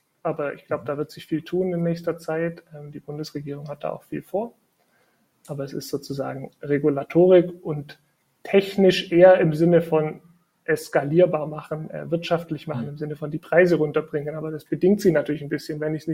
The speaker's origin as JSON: {"language": "German", "region": "Baden-Württemberg", "country": "Germany", "said": "ich als Schwabe finde es natürlich auch besonders toll"}